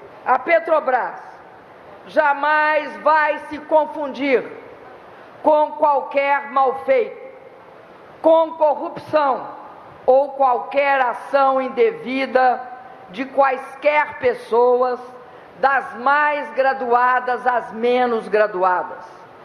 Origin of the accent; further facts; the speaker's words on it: Brazil; como brasileiros que amam e defendem esse país